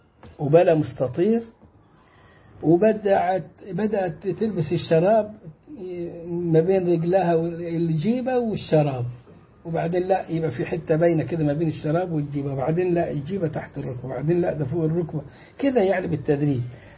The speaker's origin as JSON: {"language": "Arabic", "country": "Egypt", "said": "وعندنا في مصر"}